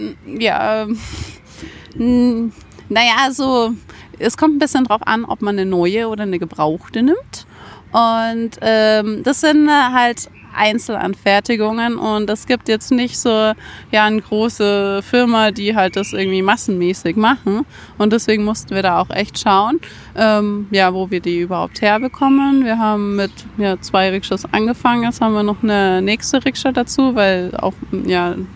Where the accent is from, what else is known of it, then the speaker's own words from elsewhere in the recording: Wolfratshausen, Bavaria, Germany; also born or lived in Munich; wir sind in München geboren, aber dann mit einem Jahr dann hergezogen. Deswegen hier aufgewachsen.